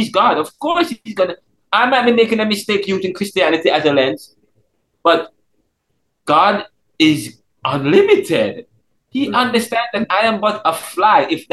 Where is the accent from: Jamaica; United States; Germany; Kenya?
Jamaica; Because growing up in Jamaica as a child, I always looked down upon Afro-Caribbean traditions.